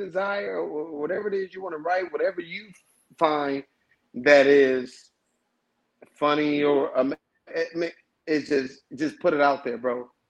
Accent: Inglewood, California, United States; I grew up in Inglewood. I was a big Laker fan, and I'm from here.

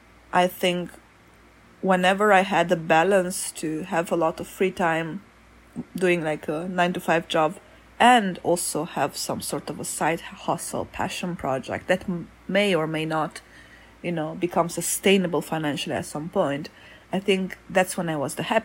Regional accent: Romania; moved away; also born or lived in Switzerland; In the beginning of January, I lived in Brasov, Romania. I'm originally from Romania, so I wanted to go back to my country for a few months.

